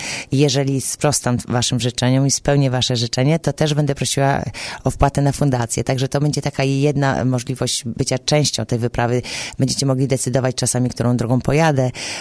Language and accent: Polish; Ustka, Pomeranian Voivodeship, Poland; drugi etap zacznie się z Polski, mam nadzieję, że z mojego rodzinnego miasta Ustki i pojadę przez Azję.